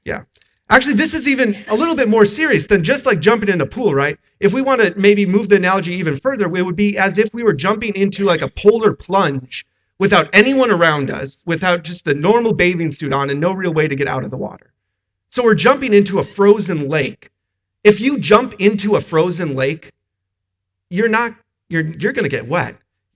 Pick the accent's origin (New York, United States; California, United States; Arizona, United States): Arizona, United States; In Arizona, I grew up in Arizona and we had a swimming pool